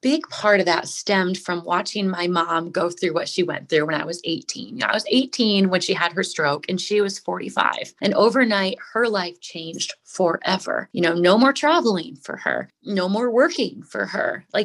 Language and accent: English; Michigan, United States; I'm from Michigan. I'm from a small rural town in the middle of cornfields. I've never seen a mountain in my life.